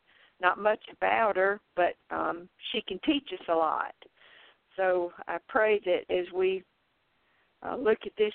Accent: South Carolina, United States; I'm in Myrtle Beach, South Carolina, and South Carolina is my home state, so it's good to be around, quote-unquote, my people again

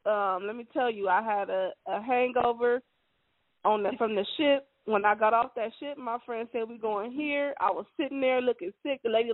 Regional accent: California, United States; I was just telling my cousins, because I'm from California.

